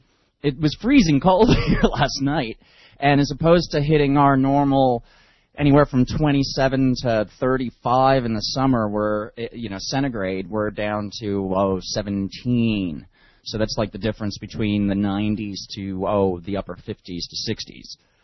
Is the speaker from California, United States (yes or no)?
no; New Jersey, United States; I grew up in Jersey and used to run barefoot in the snow as a kid